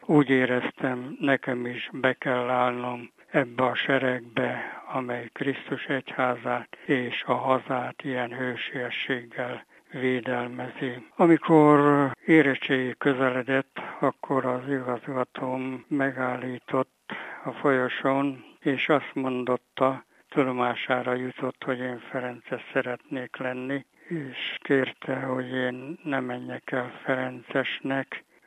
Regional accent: Jászboldogháza, Jász-Nagykun-Szolnok, Hungary; born there; Hát hosszú volt valóban az életem, már 84-et taposom. Én Boldogházán születtem, és ez a település nem volt önálló, a Jászberényi főtemplomhoz tartozott

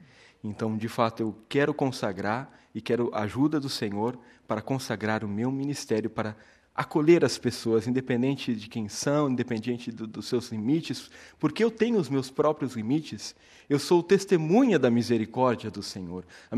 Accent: Sorocaba, São Paulo, Brazil; lá na minha cidade, em Sorocaba

